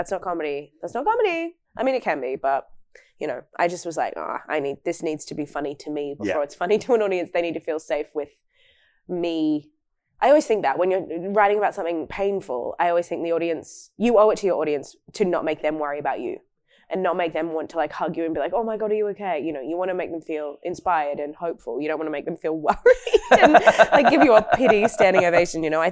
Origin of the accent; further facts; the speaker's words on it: Wagga Wagga, New South Wales, Australia; I grew up in Wagga Wagga, teen pregnancy capital of Australia.